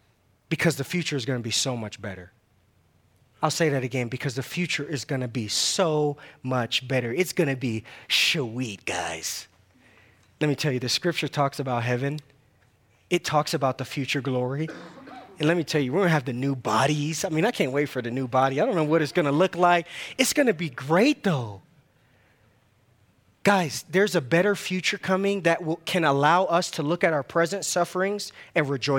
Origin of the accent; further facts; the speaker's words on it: San Diego, California, United States; I can't remember my own testimony when I went back to San Diego. I'm from California. And I remember going back home